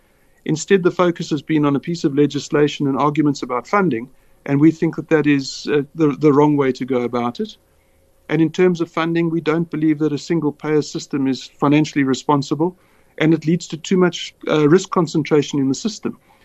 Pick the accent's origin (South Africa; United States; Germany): South Africa; as a healthcare provider, as a South African, as a human.